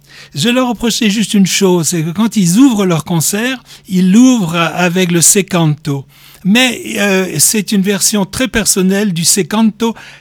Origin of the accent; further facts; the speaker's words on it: Brittany, France; Moi, je suis breton. Je vais vous raconter ma vie, mais ça va pas durer longtemps. Non, je suis breton, si bien que je sais pas prononcer.